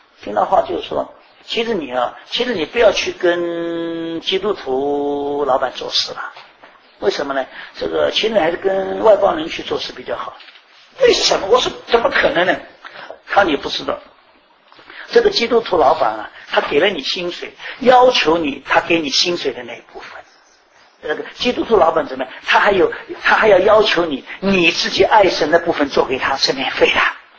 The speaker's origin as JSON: {"language": "Chinese", "country": "China", "said": "特别是我们中国人的属于我不知道世界上其他民族是不是这样。"}